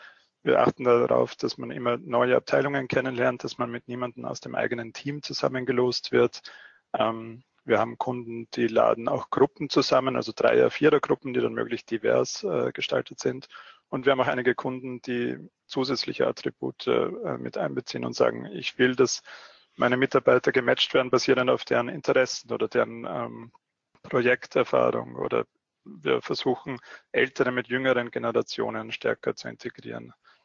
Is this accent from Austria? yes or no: yes; Austria; now in Vienna, Austria; Man hört es noch leicht in meiner Stimme. Ich bin Österreicher. Ich wohne in Wien und betreibe unser Wiener Büro. Habe aber auch 4 Jahre lang in Deutschland gearbeitet, weshalb sich alles ein bisschen vermischt hat schon.